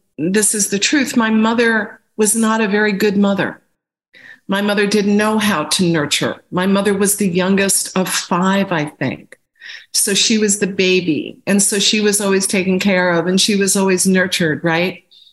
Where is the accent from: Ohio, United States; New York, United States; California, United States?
New York, United States; so I grew up out on Long Island, you know, very kind of unstable for a while. We lived, you know, in the suburbs.